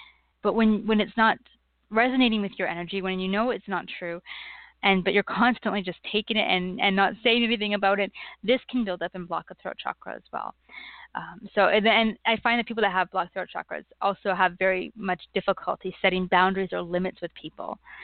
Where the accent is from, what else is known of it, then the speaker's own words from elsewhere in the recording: Canada; I'm a Canadian, so I will apologize, and I will. But that's just part of our personality.